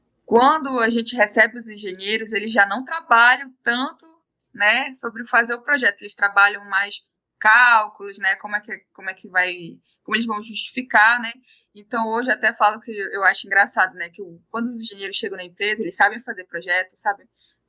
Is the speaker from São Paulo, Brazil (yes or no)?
no; Tucuruí, Pará, Brazil; eu já fui convidada para dar aula na faculdade lá da minha cidade, né, em Tucuruí.